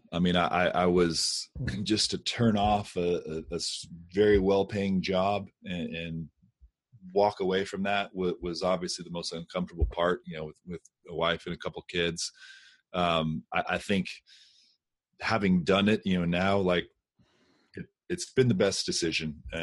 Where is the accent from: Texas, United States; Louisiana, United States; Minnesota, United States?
Texas, United States; Austin; You know, I grew up in Austin. I got an advertising degree.